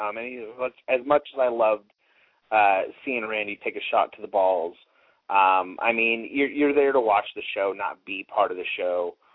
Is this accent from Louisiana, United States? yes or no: no; Eugene, Oregon, United States; Looks like the show on August 24th in my hometown here in Eugene, Oregon.